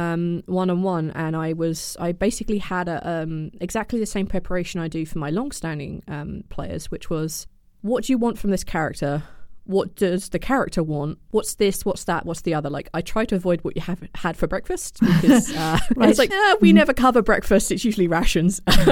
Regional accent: United Kingdom; And I'm British, so there's no way you can mistake me for any of them.

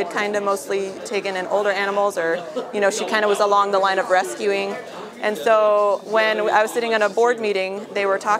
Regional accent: South Glastonbury, Connecticut, United States; also born or lived in Monterey, California; I'm originally from South Glastonbury, and I had married an Army guy, and we ended up out in Monterey, California.

